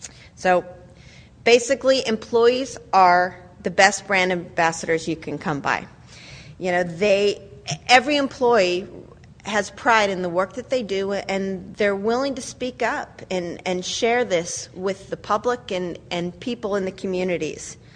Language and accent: English; West Coast, United States; moved away as an adult; now in Washington, United States; I'm originally from the West Coast, but moved out to D.C. 13 years ago.